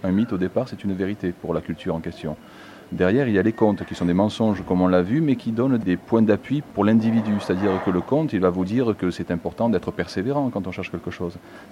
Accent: Marseille, Provence-Alpes-Côte d'Azur, France; je suis rentré sur Marseille, puisque je suis d'origine de Marseille quand même

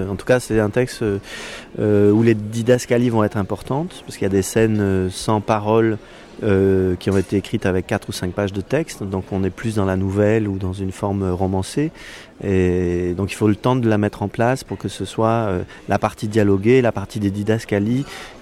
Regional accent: Greece; C'est aussi une manière de dire que la voix courante qui fait qu'on origine le théâtre chez nous en Grèce, je ne le ressens pas comme ça.

